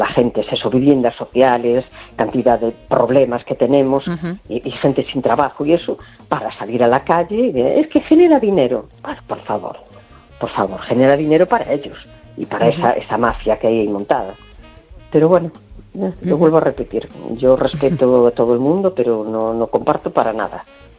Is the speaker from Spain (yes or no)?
yes; Spain; born there; Y soy española porque nací aquí. Nada más, es una circunstancia de la vida.